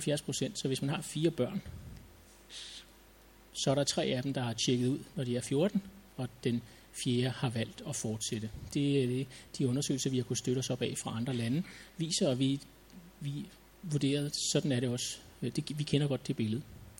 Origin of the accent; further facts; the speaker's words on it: Frederiksværk, Capital Region of Denmark, Denmark; nede i byen i Frederiksværk, hvor jeg voksede op.